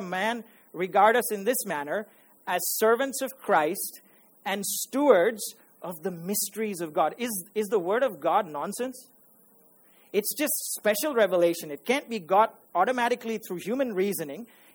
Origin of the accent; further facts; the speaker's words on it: Maharashtra, India; I grew up in Maharashtra. But unfortunately, I was raised in an Anglo-Indian background. So I can speak street Marathi, but I am thinking and I'm educated in what? In the Queen's English